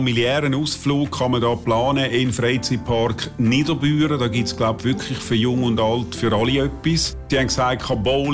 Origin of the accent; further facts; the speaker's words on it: Zurich, Switzerland; accent: Zurich German; ich mit meinem bescheidenen Zürcher Dialekt, oder ja, ist zwar auch nicht gerade ein richtiger, aber indirekter Zürcher Dialekt